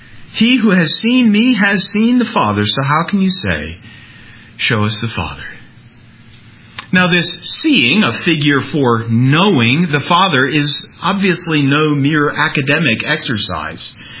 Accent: South Dakota, United States; And I know that because I was raised in South Dakota. And I've been to Pierre.

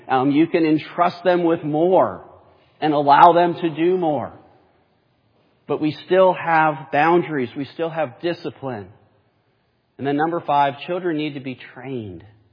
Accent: Northern United States, United States; I grew up in the North, and we did not grow up having to say, yes, ma'am, no, ma'am, yes, sir, no, sir.

